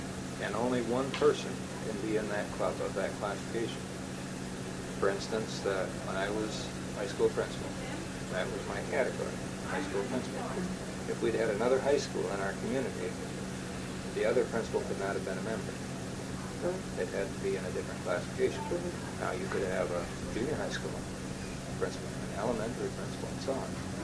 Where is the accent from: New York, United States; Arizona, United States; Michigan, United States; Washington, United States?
Michigan, United States; Hastings; But I went to Rotary Club, Hastings, Michigan, which is my hometown